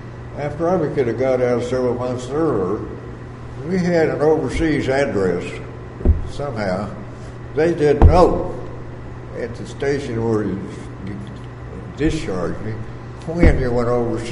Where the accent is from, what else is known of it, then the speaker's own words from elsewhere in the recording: Kentucky, United States; born there; I lived in Bath then, actually, because I was born in Bath County.